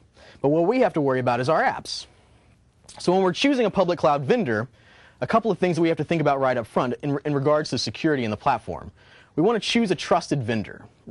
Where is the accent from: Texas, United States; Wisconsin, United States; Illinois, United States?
Illinois, United States; Chicago; I am from Chicago.